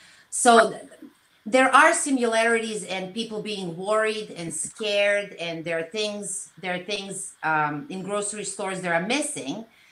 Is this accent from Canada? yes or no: no; Belgrade, Serbia; English is a second language; moved away as an adult; So that's when I was born, in Belgrade, Serbia. I grew up there. I finished college there for fine and applied arts.